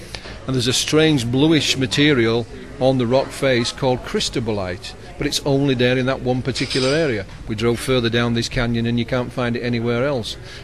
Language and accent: English; England, United Kingdom; I mean, I'm come from England. I'm not used to all this sunshine you've got.